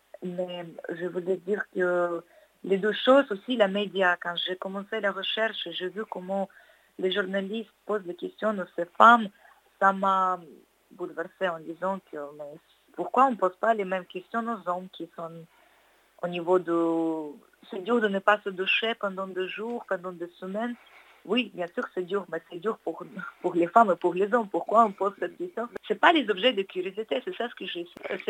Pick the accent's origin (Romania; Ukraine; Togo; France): Ukraine; En tant qu'Ukrainienne, je me sens ukrainienne.